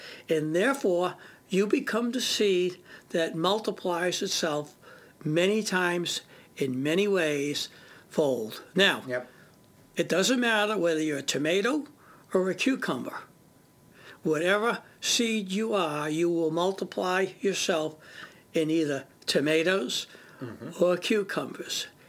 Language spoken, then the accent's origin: English; Boston, Massachusetts, United States; If you know anything about farming, I'm from Boston. I don't know anything about farming, but I've been learning.